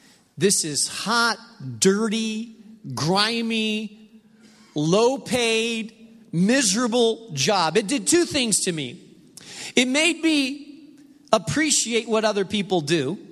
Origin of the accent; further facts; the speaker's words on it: Spain; also born or lived in France; Many of you know that I grew up in Spain.